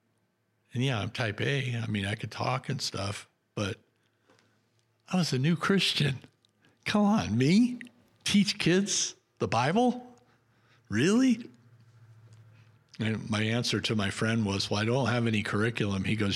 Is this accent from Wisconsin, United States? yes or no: no; California, United States; of course, when I found out she was from California, that made it even better because I'm from California.